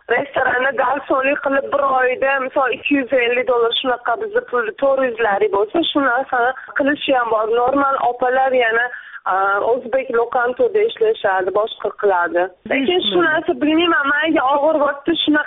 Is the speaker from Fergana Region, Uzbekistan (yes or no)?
yes; Fergana, Fergana Region, Uzbekistan; Men o'zim tojikman … Farg'onadanman.